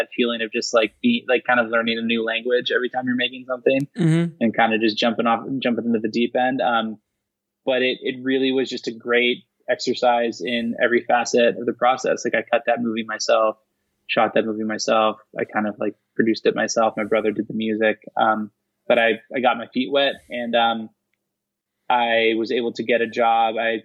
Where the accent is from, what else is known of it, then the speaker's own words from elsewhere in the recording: Santa Barbara, California, United States; And I grew up in Santa Barbara, California, just up the coast. So LA was kind of like nearby too.